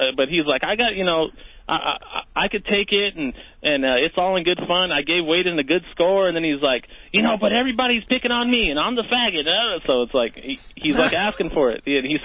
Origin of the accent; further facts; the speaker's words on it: Bell Gardens, California, United States; now in San Diego, United States; I'm from Bell Gardens. I live in San Diego now.